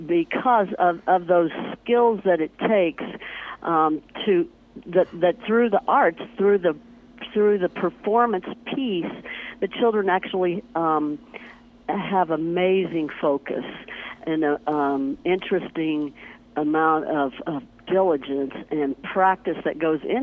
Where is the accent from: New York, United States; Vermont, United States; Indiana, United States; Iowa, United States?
Indiana, United States; Bedford; born there; now in Los Angeles, United States; I was born in Bedford, graduated from Salem High School in southern Indiana, and have been in and around the community, actually have been a principal even in Seymour in southern Indiana. I've spent the last 8 years in Los Angeles